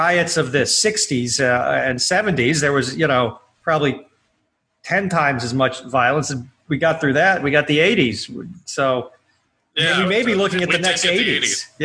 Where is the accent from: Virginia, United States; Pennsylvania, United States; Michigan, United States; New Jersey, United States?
Michigan, United States; A bunch of people in Michigan, my home state, walked to their guns to the state capitol